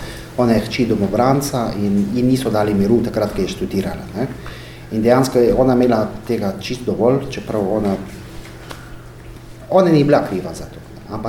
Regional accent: Syria; moved away; jaz sem rojen v Siriji, ne, jaz sem šolo končal v Siriji, jaz sem otroštvo preživel in zelo lepo otroštvo sem živel v Siriji. Ampak zaradi sila razmer oziroma mi kot palestinci v Siriji nismo bili nekako več tako dobrodošli

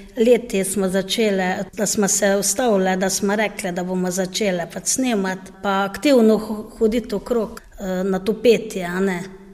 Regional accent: Pameče, Carinthia, Slovenia; Izhajam iz Koroške v Pameče pri Slovenj Gradcu.

